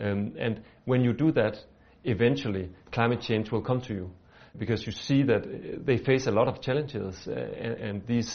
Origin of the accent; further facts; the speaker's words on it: Denmark; I'm from Denmark.